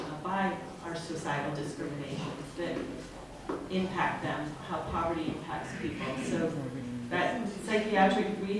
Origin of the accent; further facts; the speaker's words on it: Connecticut, United States; also born or lived in France; some crew that I met from my hometown in Connecticut.